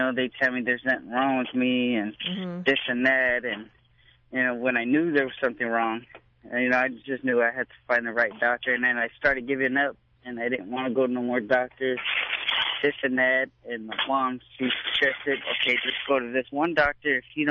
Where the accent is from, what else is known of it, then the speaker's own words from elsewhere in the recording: Norwalk, California, United States; now in Bakersfield, United States; I'm from here in Norwalk, California, but I live in Bakersfield, California.